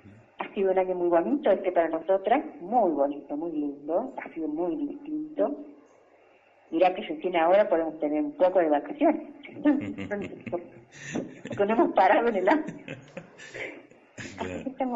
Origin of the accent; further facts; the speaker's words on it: Villa Dolores, Córdoba, Argentina; Yo soy de Tras las Tierras, de Villa Dolores.